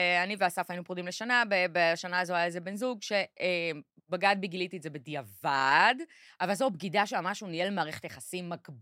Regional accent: Krayot, Haifa District, Israel; היא הייתה בכלל חיפאית, אנחנו מהקריות

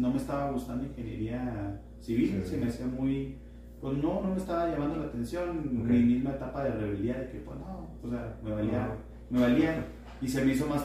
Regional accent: Parral, Chihuahua, Mexico; now in Chihuahua, Mexico; Yo creo que me vine aquí a la ciudad de Chihuahua, me migré de Parral para hacer la carrera. En aquel momento, pues en Parral no existía la carrera que yo quería.

